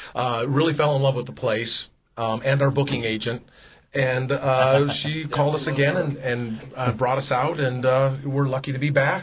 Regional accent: Phoenix, Arizona, United States; But, you know, we're from Phoenix, so we're loving it.

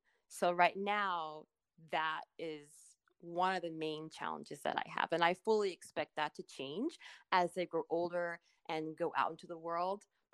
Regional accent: Juneau, Alaska, United States; I've had to come to terms with the fact that growing up in Juneau, I wanted to be white.

